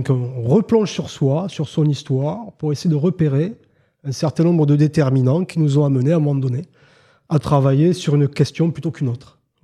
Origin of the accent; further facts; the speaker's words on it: Bressols, Occitanie, France; Ouais, donc moi, je suis né dans le Bacquercy, du côté de Bressols, au milieu des champs de pommiers. Voilà, donc moi, j'ai vécu simultanément dans deux mondes.